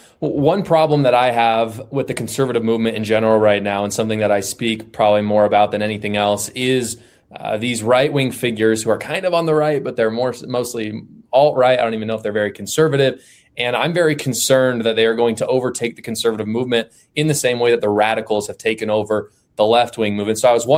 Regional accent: Utah, United States; if you've got a Republican in Texas or here in my home state of Utah, you don't want a rhino Republican

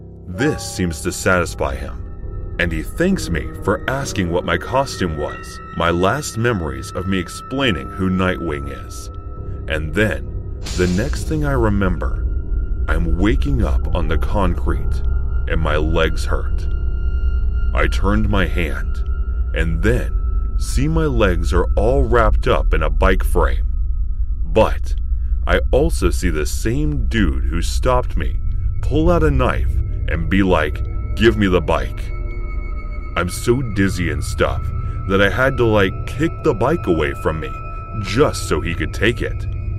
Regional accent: Fontana, California, United States; I'm 12 years old, growing up in Fontana, California.

